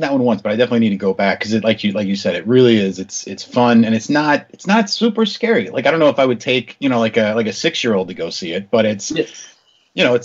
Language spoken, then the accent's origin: English; Charlotte, North Carolina, United States; which I was born and raised in Charlotte